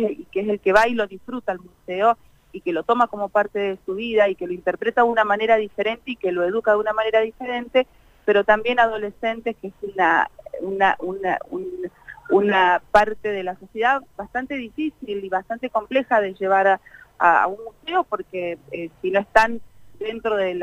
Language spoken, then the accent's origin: Spanish; Neuquén, Argentina; nosotros en realidad, los que somos de Neuquén de toda la vida, no hemos crecido en un ámbito de museo